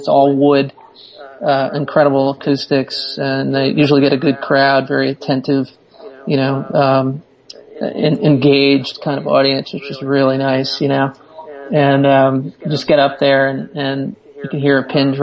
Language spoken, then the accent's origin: English; Brooklyn, New York, United States; now in Germantown, United States; Yeah, we're all originally from Brooklyn, me and my bandmates, and we actually currently reside upstate